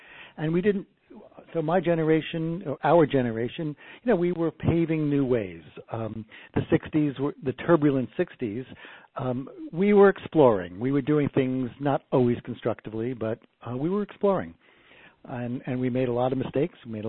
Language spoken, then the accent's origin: English; New York, United States; I grew up in New York. It was everything was crowded.